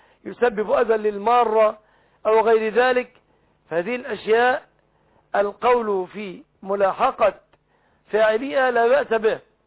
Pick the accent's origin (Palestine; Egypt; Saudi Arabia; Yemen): Egypt; عندنا في مصر قانون سنة وأراه قانونا باطلا